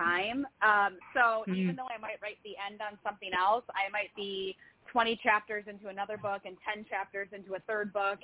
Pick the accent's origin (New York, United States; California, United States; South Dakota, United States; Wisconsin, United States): Wisconsin, United States; now in Las Vegas, United States; I'm from Wisconsin, and after living there for 35 years and, like, the negative 35 wind chills